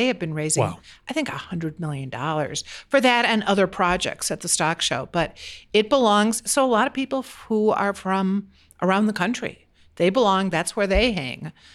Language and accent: English; Chicago, Illinois, United States; I'm a complete fraud because I'm from the Chicago suburbs